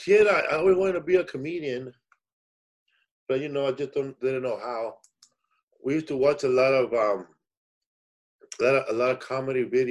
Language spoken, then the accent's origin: English; Los Angeles, California, United States; Yes, I'm from Los Angeles. I grew up in Boyle Heights, East Los Angeles.